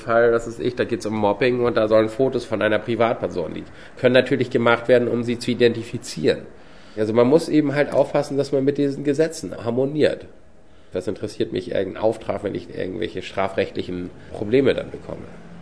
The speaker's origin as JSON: {"language": "German", "country": "Germany", "tie": "born there", "said": "Herkunft, ich bin in Deutschland geboren, meine Eltern sind Palästinenser und jordanische Staatsbürger."}